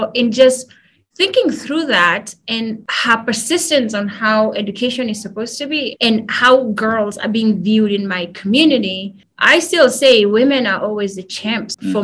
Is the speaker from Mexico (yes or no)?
no; Kenya; now in United States; growing up in Kenya, looking at movies and having this perspective of what America looks like, and then you come here